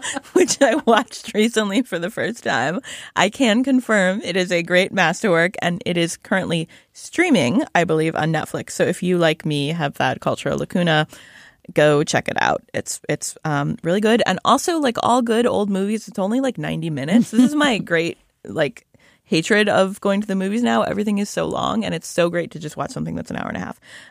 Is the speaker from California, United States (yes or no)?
no; Shaker Heights, Ohio, United States; I'm very excited to see my hometown on the big or the whatever it's going to be, small screen, whatever. I hope they film in Shaker. It's a real event in my hometown.